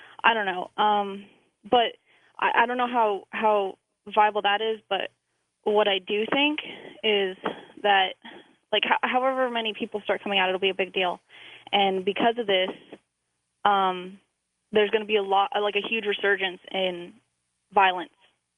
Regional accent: Las Vegas, Nevada, United States; I'm from Las Vegas

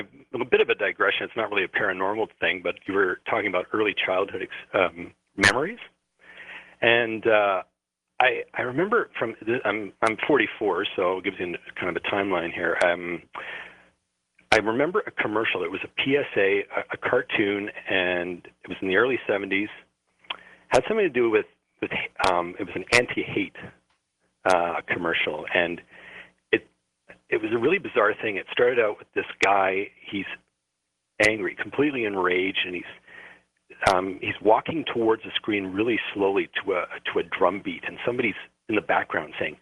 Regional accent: Vancouver, British Columbia, Canada; I grew up in Vancouver, so I'm really curious.

